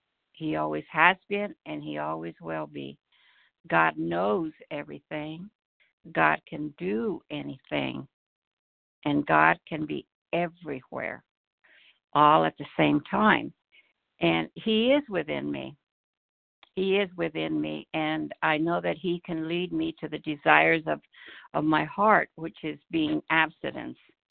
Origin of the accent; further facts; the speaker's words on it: Idaho, United States; I am from Idaho.